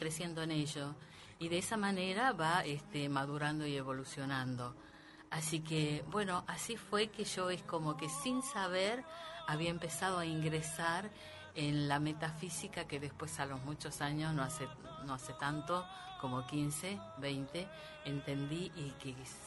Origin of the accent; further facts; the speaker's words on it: Salta, Argentina; Saludos a todos Salta, que quiero mucho esa provincia, mi provincia. Bueno, nací en el campo